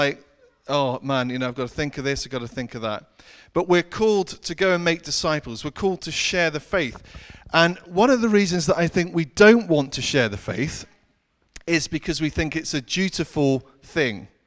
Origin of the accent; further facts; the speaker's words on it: United Kingdom; And I'm too British and shake the hand